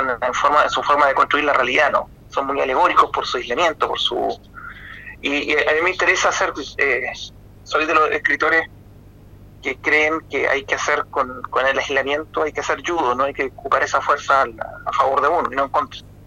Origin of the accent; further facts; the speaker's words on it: Magallanes, Chile; los magallánicos también somos como muy argentinos, porque todos tenemos parientes, primos, estamos muy enlazados con el mundo de la Patagonia argentina.